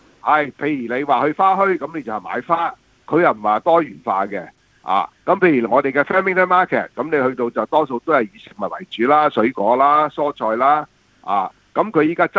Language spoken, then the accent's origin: Cantonese; China; moved away as an adult; now in Australia; 咁我哋中國人就叫做果欄啦